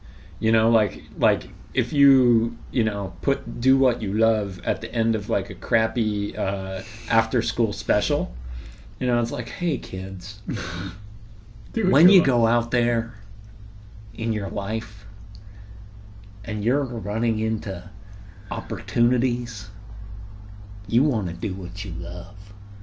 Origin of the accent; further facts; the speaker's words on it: California, United States; moved away; I grew up in the Bay Area around San Francisco, California